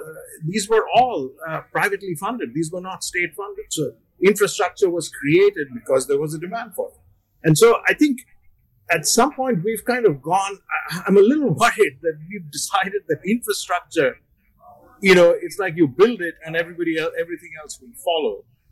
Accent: Delhi, India; I grew up around Delhi.

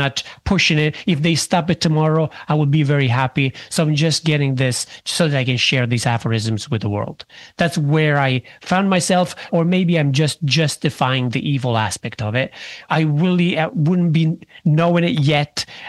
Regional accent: Sicily, Italy; because I grew up in Sicily where the word wasn't even a thing.

